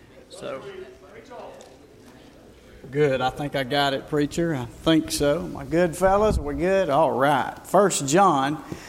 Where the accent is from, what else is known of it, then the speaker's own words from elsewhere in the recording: Georgia, United States; We're from Georgia, not Alabama.